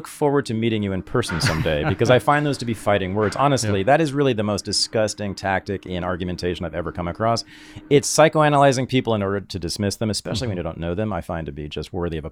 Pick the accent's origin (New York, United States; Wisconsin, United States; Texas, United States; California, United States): California, United States; Berkeley; so I grew up in the Bay Area and Berkeley specifically. I was born in 1965, so I really grew up in the 70s and early 80s there.